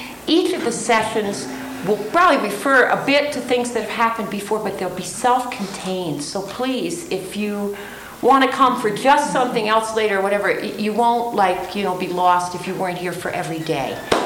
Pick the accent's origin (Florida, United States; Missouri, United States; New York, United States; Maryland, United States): Maryland, United States; I grew up in Maryland and did my seminary degree at Gettysburg Seminary in Pennsylvania, and was a parish pastor in Connecticut.